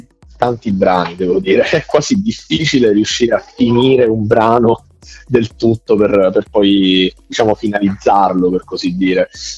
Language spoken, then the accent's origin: Italian; Messina, Sicily, Italy; Noi siamo di Messina, siamo siciliani